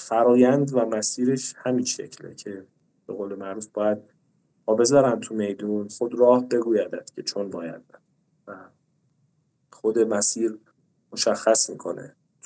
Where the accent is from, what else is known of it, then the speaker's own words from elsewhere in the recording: Iran; ولی خب به هر حال ما ایرانی هستیم، راههایی بلدیم دیگه